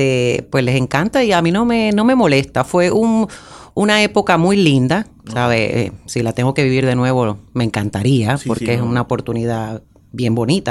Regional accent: Puerto Rico; moved away; cuando yo me fui de Puerto Rico

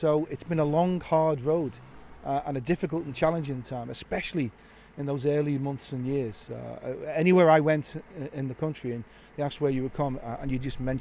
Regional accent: Norris Green, North West England, United Kingdom; I was brought up in Norris Green and Croxteth. My cousins were in Croxteth.

